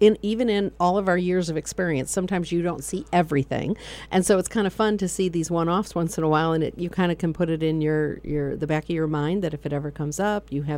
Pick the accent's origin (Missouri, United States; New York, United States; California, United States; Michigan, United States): Michigan, United States; now in Pennsylvania, United States; when I first moved to Pennsylvania, I came from Michigan